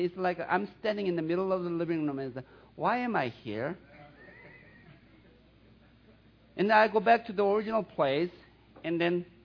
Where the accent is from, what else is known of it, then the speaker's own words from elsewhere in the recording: southern Sweden, Sweden; accent: Southern Swedish; English is a second language; In case you don't know that I'm from Southern Sweden, that's why I have a heavy accent.